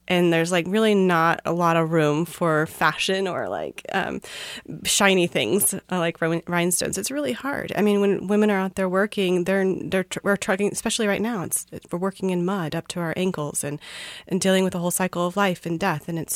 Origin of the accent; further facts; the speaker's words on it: Missouri, United States; born there; even though, you know, we're from the Midwest. I was born in Missouri and have experienced farming just around me all my life.